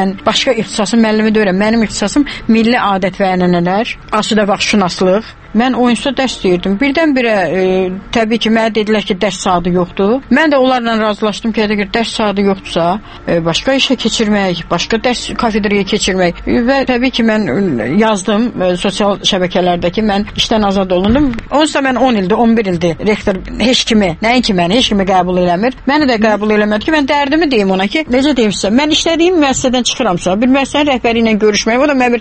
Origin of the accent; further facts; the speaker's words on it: Aghdam, Aghdam District, Azerbaijan; Yəni anam Ağdamdandır, atam Zərdabdandır. Ailə dağıldığına görə anam da gəldi. Oxuduğuna görə mən nənəmin yanında qaldım, böyüdüm Ağdamda. 7-ci sinifdə oxuyurdum.